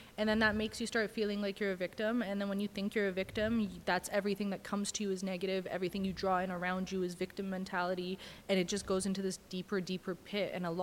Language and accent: English; West Vancouver, British Columbia, Canada; You know, growing up in West